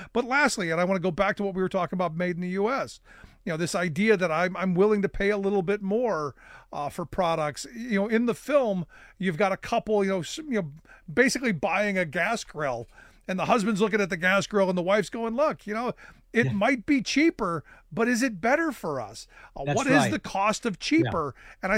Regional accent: Cleveland, Ohio, United States; Because you brought my hometown of Cleveland, something positive happening to my hometown.

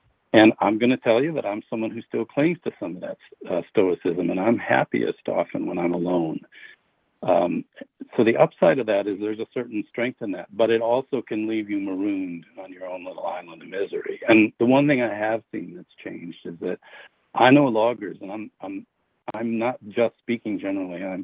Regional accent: Wisconsin, United States; born or raised there

